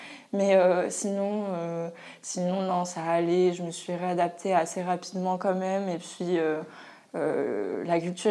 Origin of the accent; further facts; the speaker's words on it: Normandy, France; Moi, je viens de Normandie, je ne suis pas du tout de Grenoble.